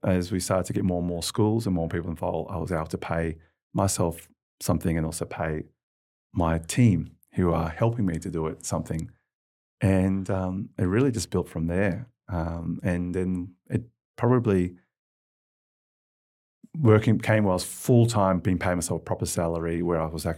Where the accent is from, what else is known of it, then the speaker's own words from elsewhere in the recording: Geelong, Victoria, Australia; I grew up in Geelong as a young child. And there was back in those days, it was an industrial town